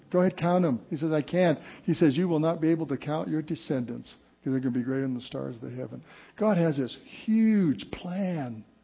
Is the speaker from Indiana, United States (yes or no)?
no; Walsenburg, Colorado, United States; Kind of like my hometown of Walsenburg, Colorado. Walsenburg is in southern Colorado.